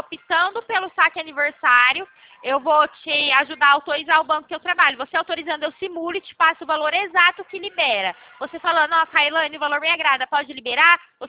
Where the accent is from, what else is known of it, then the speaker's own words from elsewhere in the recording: São Paulo, Brazil; Isso mesmo, sou do interior de São Paulo.